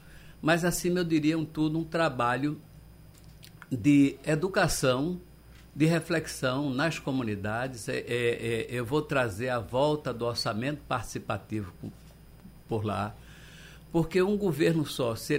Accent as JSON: {"language": "Portuguese", "town": "Olinda", "region": "Pernambuco", "country": "Brazil", "tie": "born there", "said": "Eu nasci em Salgadinho, Olinda. Então eu aprendi a nadar em Olinda"}